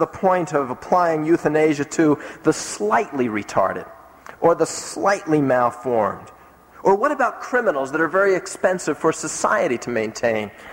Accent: New Jersey, United States; In my home state of New Jersey, there was a national case made in recent years

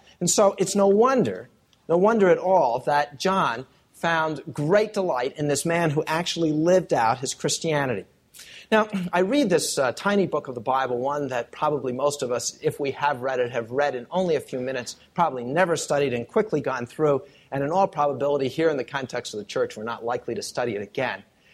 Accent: New Jersey, United States; being back in the church in which I grew up in New Jersey

